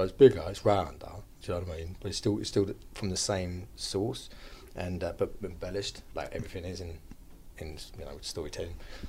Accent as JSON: {"language": "English", "country": "United Kingdom", "said": "Being a British actor"}